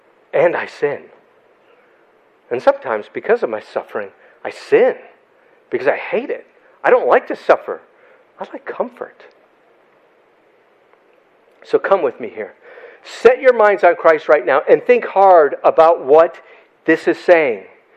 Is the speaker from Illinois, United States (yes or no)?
yes; Chicago, Illinois, United States; Now, y'all may be saying that I still sound like I'm from Chicago. But when I go to Chicago, they say, man, you sound like you're from there.